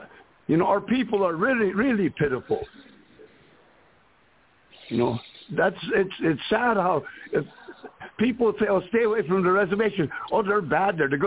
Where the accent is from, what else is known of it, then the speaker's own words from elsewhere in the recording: Pine Ridge, South Dakota, United States; I lived there. I grew up there. I was born there in Ogallala. I was born in the badlands of Ogallala there. I took my first breath on that Pine Ridge in the Ogallala, South Dakota. I wasn't born in no hospital.